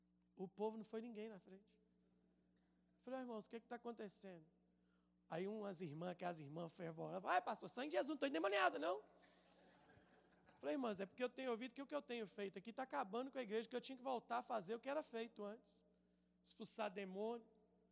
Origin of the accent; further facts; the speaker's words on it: Minas Gerais, Brazil; Eu sou mineiro, gente.